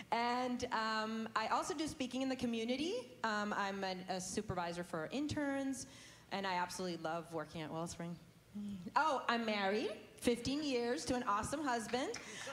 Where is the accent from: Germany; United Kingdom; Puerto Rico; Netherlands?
Puerto Rico; Yes, I'm from Puerto Rico